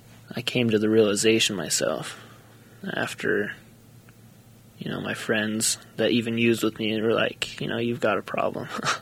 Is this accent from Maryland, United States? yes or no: no; Cedar City, Utah, United States; born there; I'm 19. I was born in Cedar City.